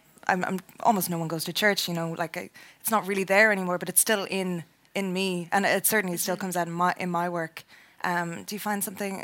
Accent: Ireland; I have a special interest in this because I'm Irish.

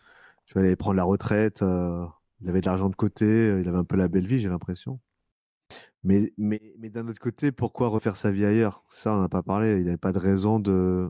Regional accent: Bourg-lès-Valence, Auvergne-Rhône-Alpes, France; Pas très grande maison, mais dans un lotissement qui se situe à Bourg-les-Valences, dans la Drôme. C'est là où j'ai grandi.

